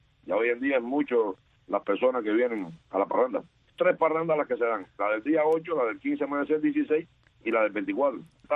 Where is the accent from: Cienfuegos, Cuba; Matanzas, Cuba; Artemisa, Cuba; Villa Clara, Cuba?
Villa Clara, Cuba; Remedios; yo nací, me crié en Remedio. Soy de una familia católica.